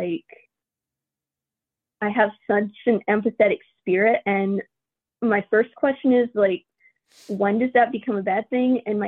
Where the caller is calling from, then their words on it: North Carolina, United States; I'm calling from North Carolina, but I'll be moving to Florida soon.